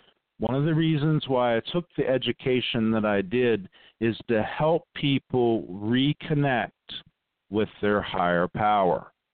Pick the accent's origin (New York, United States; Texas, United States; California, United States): Texas, United States; also born or lived in other parts of the US; In the time that I grew up in Texas and in other parts of the country, there was an extreme religious bigotry